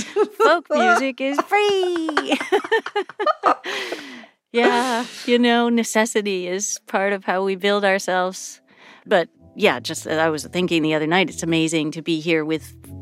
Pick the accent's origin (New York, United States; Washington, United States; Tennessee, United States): New York, United States; Buffalo; moved away as an adult; Oh, Buffalo. I came from Buffalo.